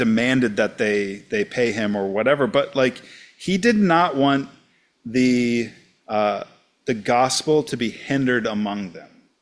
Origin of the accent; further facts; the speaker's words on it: United States; as an American, my liberties were being infringed upon.